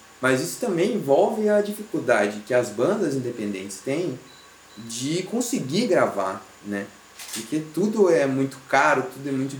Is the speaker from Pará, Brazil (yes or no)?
no; Itatiba, São Paulo, Brazil; eu sou de Itatiba, perto de Campinas